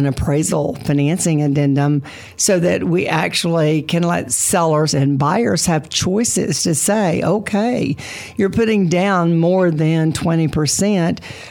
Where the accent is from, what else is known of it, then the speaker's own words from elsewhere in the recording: Texas, United States; I mean, I grew up in West Texas. We didn't lock our doors. We didn't lock the cars.